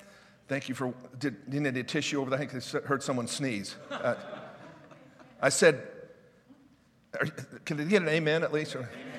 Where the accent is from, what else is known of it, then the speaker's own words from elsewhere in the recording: United States; I'm an American, and I want to vote.